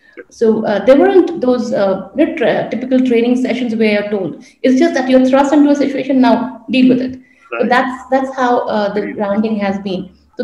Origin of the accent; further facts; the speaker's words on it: Kolkata, West Bengal, India; I come from Calcutta. I was working